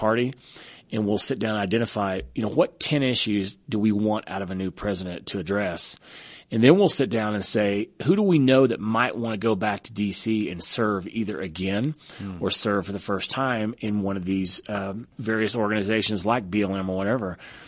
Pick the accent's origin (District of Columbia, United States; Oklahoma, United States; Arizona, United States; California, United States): Oklahoma, United States; I mean, I grew up in Oklahoma where we've always been a boom and bust state.